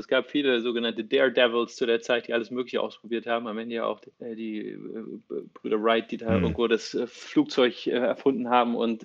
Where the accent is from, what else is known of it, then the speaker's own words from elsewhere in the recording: East Germany, Germany; Ich bin ja in Ostdeutschland groß geworden und das war gar nicht so leicht, da ranzukommen.